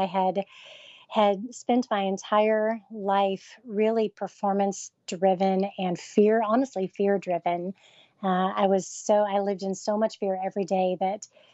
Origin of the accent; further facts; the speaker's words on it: Oklahoma, United States; I grew up in the Bible Belt, you know, Oklahoma